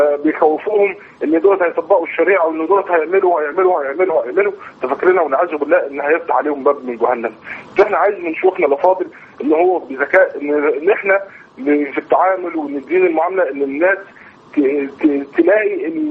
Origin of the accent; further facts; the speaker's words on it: Egypt; ان احنا بلدنا مصر تنهض وتقوم